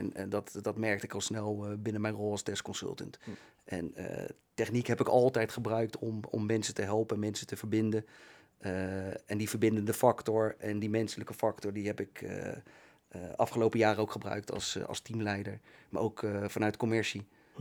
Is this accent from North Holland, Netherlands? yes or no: no; The Hague, South Holland, Netherlands; now in Leidschendam, Netherlands; En woonachtig in Leidschendam, maar geboren en getogen in Den Haag.